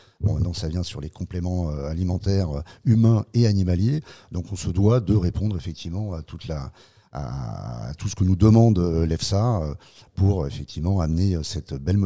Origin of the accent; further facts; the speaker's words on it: France; also born or lived in United States; Alors, aujourd'hui, on s'est installé en France, que c'était... je suis français